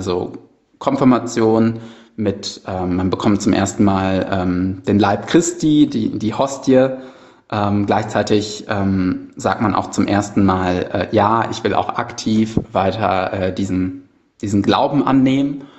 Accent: Cologne, North Rhine-Westphalia, Germany; born there; Bei mir als gebürtiger Kölner war es so, dass ich mit der zweiten Klasse, da ich eine Klasse wiederholt habe, die Kommunion gemacht habe.

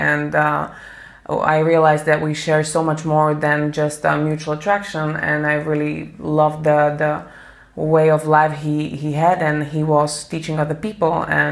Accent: Slovakia; English is a second language; I'm from Slovakia, I'm 29 years old.

